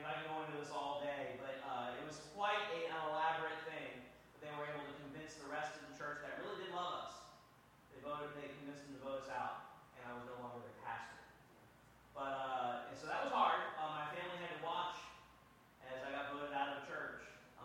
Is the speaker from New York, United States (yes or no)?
no; Louisiana, United States; I was raised in Louisiana, so I was raised on rice.